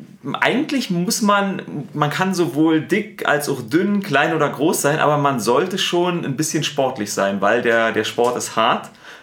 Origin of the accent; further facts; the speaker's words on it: Berlin, Germany; accent: Berlin; Ja, ich spreche ja nicht bayerisch. Du hast so einen kleinen bayerischen Akzent. Ich habe einen Berliner Akzent.